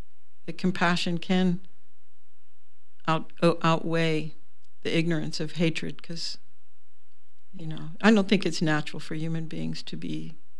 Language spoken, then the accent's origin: English; Pittsburgh, Pennsylvania, United States; because I grew up in around Pittsburgh